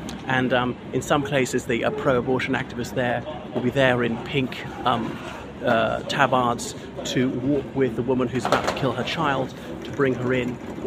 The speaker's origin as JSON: {"language": "English", "country": "Ireland", "lives_now": "London, United Kingdom", "said": "from Ireland."}